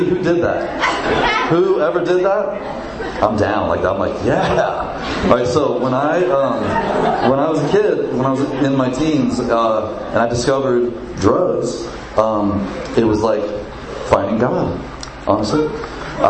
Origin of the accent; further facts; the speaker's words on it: Virginia, United States; I grew up in Virginia, in Northern Virginia.